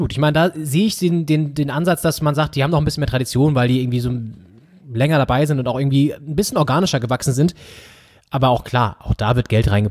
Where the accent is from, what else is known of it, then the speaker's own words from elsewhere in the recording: Northern Germany, Germany; was uns natürlich als Norddeutsche sehr freut.